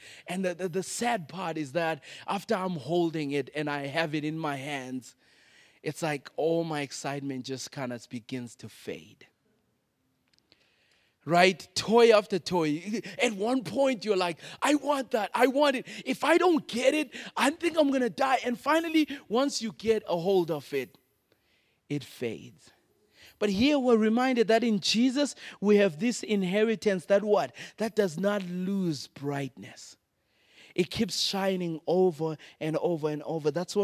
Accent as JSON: {"language": "English", "country": "Zimbabwe", "tie": "born or raised there", "said": "I grew up in Zimbabwe where inflation jumped up to 4,000%, and literally the Zimbabwean dollar got extinct, right?"}